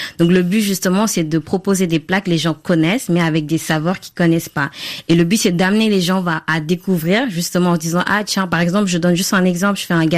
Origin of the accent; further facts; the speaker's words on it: Senegal; now in France; puisque je viens du Sénégal.